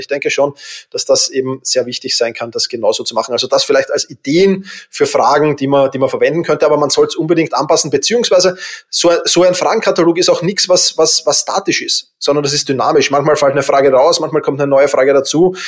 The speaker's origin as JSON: {"language": "German", "region": "Vienna", "country": "Austria", "said": "ich bin halt Wiener"}